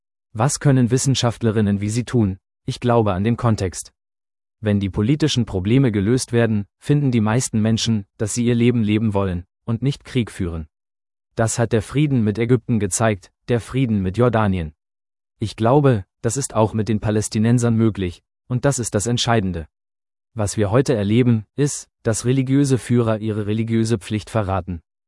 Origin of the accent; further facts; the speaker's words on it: Haifa, Haifa District, Israel; Ich bin in Haifa aufgewachsen